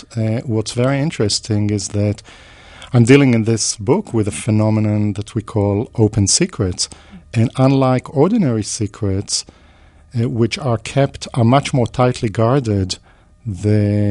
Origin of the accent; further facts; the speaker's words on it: Tel Aviv, Tel Aviv District, Israel; I grew up in Tel Aviv, in Israel. I was born in 1948, so I was born right into immediately the post-independence period